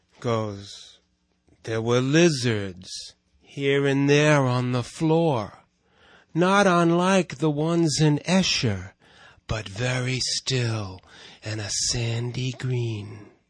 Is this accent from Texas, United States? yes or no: no; New York City, New York, United States; I'm from New York fucking city.